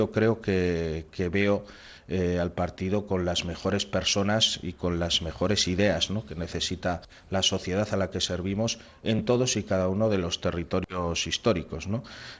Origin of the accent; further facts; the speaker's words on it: Navarre, Spain; como navarro, y yo me siento muy navarro